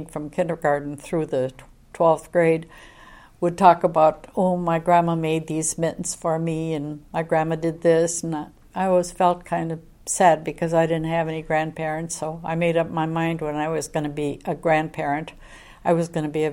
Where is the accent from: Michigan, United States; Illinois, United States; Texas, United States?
Michigan, United States; And growing up in Upper Michigan, where we had a lot of snow